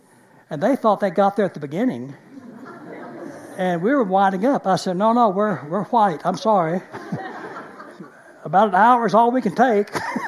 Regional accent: Dallas, Texas, United States; Now, I'm from Texas. I'm from Dallas, Texas, originally.

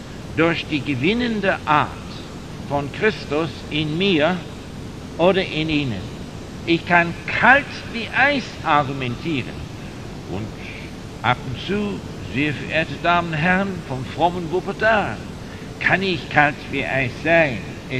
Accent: England, United Kingdom; German is a second language; moved away as an adult; also born or lived in United States / Turkey / Norway; now in Switzerland; ich bin ja Engländer, schon einige Jahre in der Schweiz und viele Jahre in Amerika und Türkei und Bergen in Norwegen gewesen.

